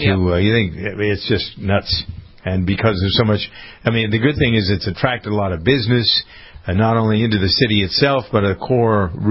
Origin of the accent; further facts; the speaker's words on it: Boston, Massachusetts, United States; Being a Bostonian, living here all my life, I don't find Boston to be a fascinating.